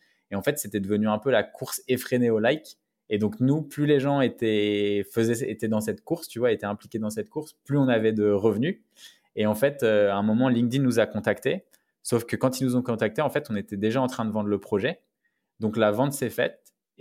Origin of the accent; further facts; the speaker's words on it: Paris, Île-de-France, France; Ouais, alors je suis né à Paris, à la Gare du Nord, donc à la Riboisière. Donc j'ai grandi entre Barbès et Pigalle, donc Paris Nord.